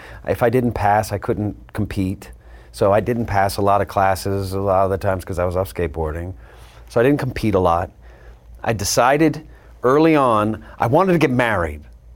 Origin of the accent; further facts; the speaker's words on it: Texas, United States; I grew up in Texas.